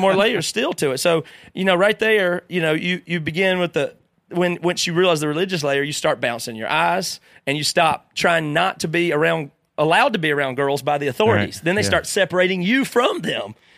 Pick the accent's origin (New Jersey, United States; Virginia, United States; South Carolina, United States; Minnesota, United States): South Carolina, United States; Greer; I grew up in Greer, South Carolina